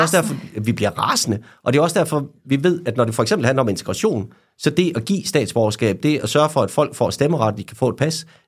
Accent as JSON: {"language": "Danish", "region": "Jutland", "country": "Denmark", "said": "Jeg er jo jyde."}